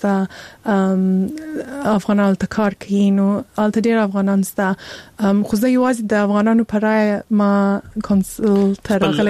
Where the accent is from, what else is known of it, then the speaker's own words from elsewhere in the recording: Afghanistan; مور پلار می افغانان دي زه خپل افغان یم